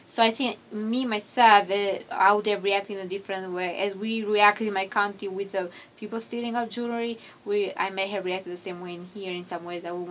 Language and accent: English; Albania; English is a second language; moved away; I'm from Albania, which is found in Balkan near Greece.